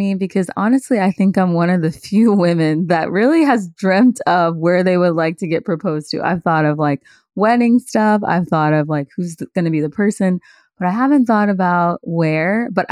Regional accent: Houston, Texas, United States; I think it would just be somewhere meaningful in Houston. It's my hometown.

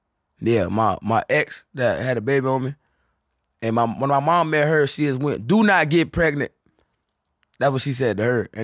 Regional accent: Florida, United States; now in Austin, United States; I'm from Florida.

